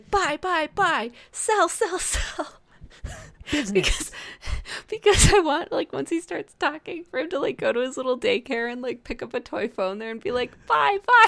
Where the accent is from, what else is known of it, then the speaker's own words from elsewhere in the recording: Midwest, United States; Growing up in the Midwest, we just had white people food. That was it.